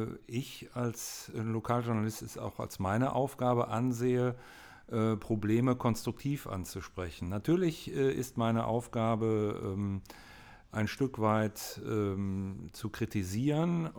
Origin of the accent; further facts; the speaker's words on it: Düsseldorf, North Rhine-Westphalia, Germany; also born or lived in Hamburg; Ich stamme gebürtig aus Hamburg, bin 54 Jahre alt, in Düsseldorf aufgewachsen. Meine Eltern kamen beide aus Mettingen